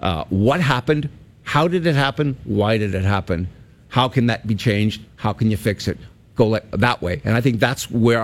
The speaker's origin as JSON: {"language": "English", "region": "Alberta", "country": "Canada", "tie": "born or raised there", "said": "And I grew up in Alberta."}